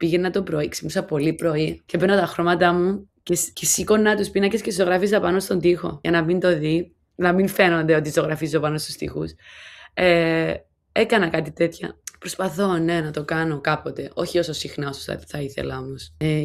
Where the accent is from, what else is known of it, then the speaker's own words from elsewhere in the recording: Cyprus; δεν ήταν καθόλου στα πλάνα μου μεγαλώνοντας στην Κύπρο